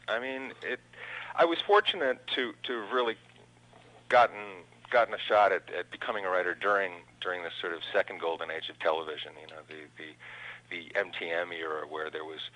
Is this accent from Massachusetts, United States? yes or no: yes; Brookline, Massachusetts, United States; born there; I was born in Brookline.